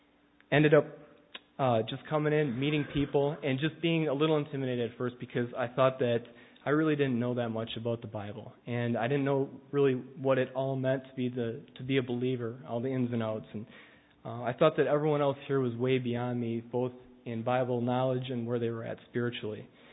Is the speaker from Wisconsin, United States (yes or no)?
yes; Cedarburg, Wisconsin, United States; you know that I grew up in Cedarburg. I'm a local guy.